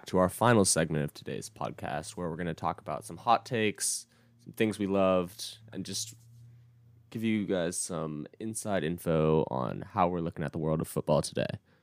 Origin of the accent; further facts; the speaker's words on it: United States; We're American, obviously.